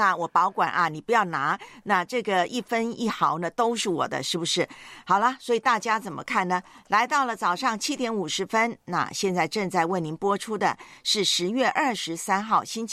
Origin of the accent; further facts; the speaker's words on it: Taiwan; now in Hong Kong; 不论是我的老家台湾那边，又或者是呢香港这边呢